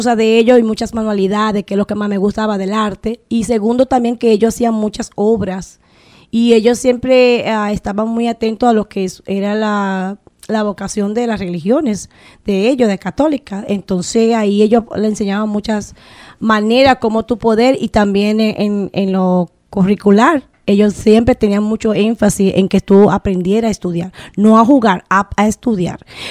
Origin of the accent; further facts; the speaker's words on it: Distrito Nacional, Dominican Republic; Bueno, yo nací en Cristo Rey, me crié, como le dije, fue en una parte en Villas Agrícolas